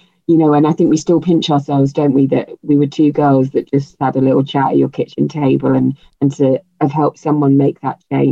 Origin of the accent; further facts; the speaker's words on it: Yorkshire and the Humber, United Kingdom; accent: Yorkshire; Yorkshire. And I've got Yorkshire family. She finds it delightful. So I'm not going to be insulted about my Yorkshire accent.